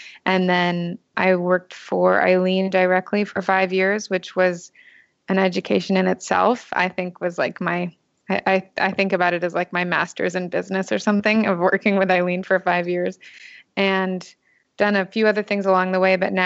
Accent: West Coast, United States; I'm pretty laid back. I'm from the West Coast.

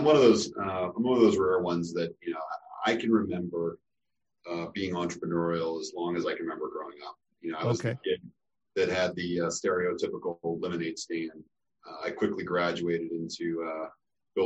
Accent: Colorado, United States; Well, growing up in Colorado, we obviously have a gluttony of spoils to be able to really get out there.

